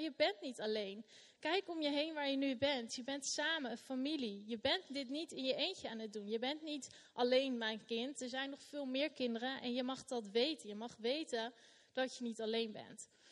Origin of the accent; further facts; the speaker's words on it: De Bilt, Utrecht, Netherlands; Ik kom oorspronkelijk uit De Bilt, vlak naast Utrecht.